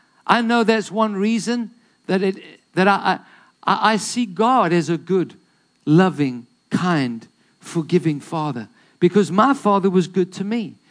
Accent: Detroit, Michigan, United States; born there; I remember a couple of years ago, we went back to Detroit. I was born in Detroit.

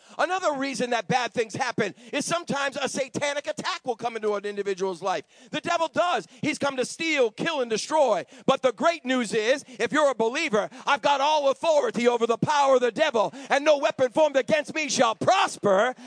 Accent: Boston, Massachusetts, United States; But you know something? I'm not from here. I'm from Boston.

